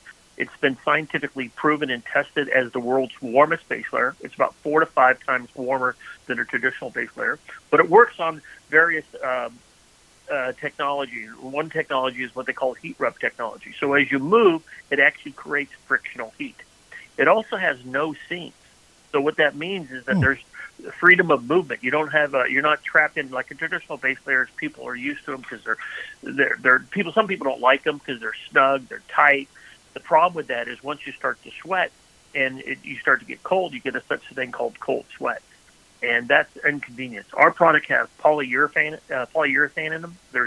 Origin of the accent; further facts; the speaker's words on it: United States; And I grew up in the Lake Tahoe area, so I know what cold's all about